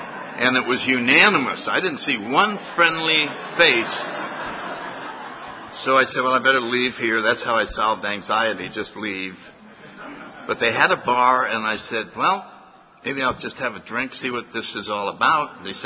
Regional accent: New Haven, Connecticut, United States; I grew up in New Haven, Connecticut, near where a lot of my relatives still live.

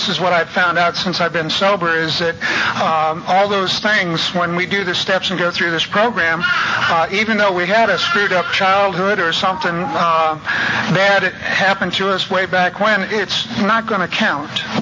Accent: Ohio, United States; I came from Ohio originally. I was born in Northeast Ohio and raised on a farm

